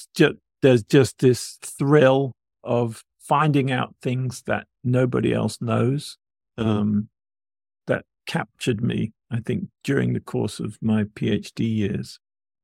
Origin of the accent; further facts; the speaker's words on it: United Kingdom; So I grew up in the United Kingdom.